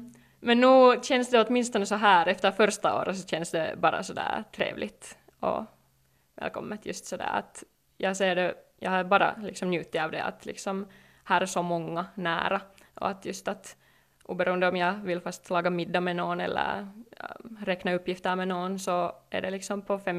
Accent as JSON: {"language": "Swedish", "town": "Espoo", "region": "Uusimaa", "country": "Finland", "said": "jag är själv från Esbo"}